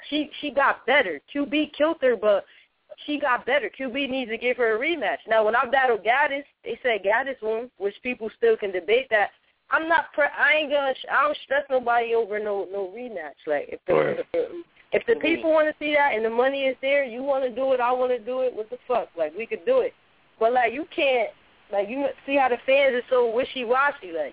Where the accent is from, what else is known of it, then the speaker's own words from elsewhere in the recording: Connecticut, United States; Like, sometimes it is because I'm from Connecticut.